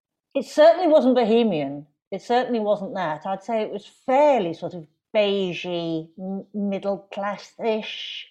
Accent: Ireland; when I grew up in Ireland

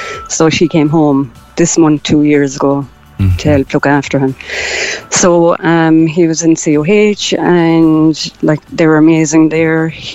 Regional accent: Munster, Ireland; now in Cork, Ireland; I'm originally from Kerry, but I live in Cork

